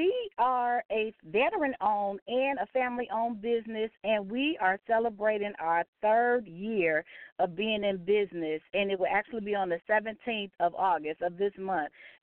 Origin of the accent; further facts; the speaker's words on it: Chicago, Illinois, United States; moved away; I'm originally from Chicago, and there are a plethora of natural food stores and organic restaurants and things like that in that area. And when we moved from Chicago to here, there was nothing available.